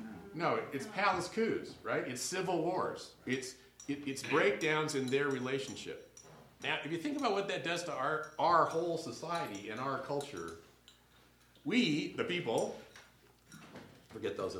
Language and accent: English; Washington, District of Columbia, United States; know it because he actually came back and played for the Washington Wizards. We're really bad. They're my hometown team, so it was an embarrassment.